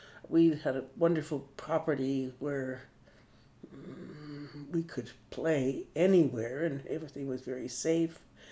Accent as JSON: {"language": "English", "town": "Quebec City", "region": "Quebec", "country": "Canada", "tie": "born there", "said": "I am 70 years old."}